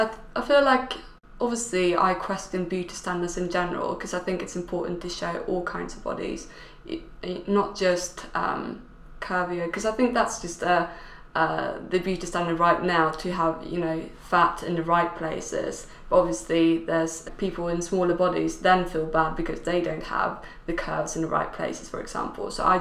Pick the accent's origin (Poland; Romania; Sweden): Sweden; I'm from Sweden